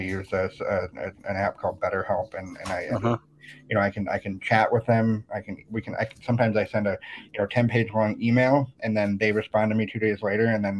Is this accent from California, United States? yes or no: no; Iowa, United States; Yeah, so I grew up in Southwest Iowa, a rural kid.